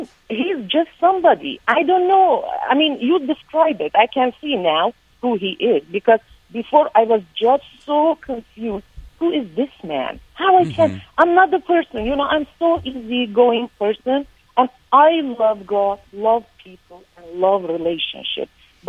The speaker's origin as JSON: {"language": "English", "country": "Iran", "second_language": "English", "moved": "as an adult", "said": "I came married him from Iran, like 1998."}